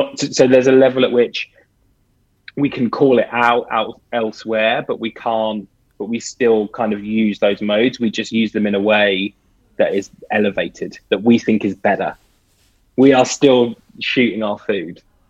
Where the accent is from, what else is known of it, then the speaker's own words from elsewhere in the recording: United Kingdom; I grew up in Britain in, you know, early 80s.